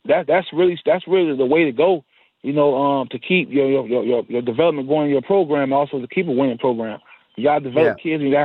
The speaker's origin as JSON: {"language": "English", "town": "Homestead", "region": "Florida", "country": "United States", "said": "I'm from the South. I'm from, you know, the Homestead, Goulds area."}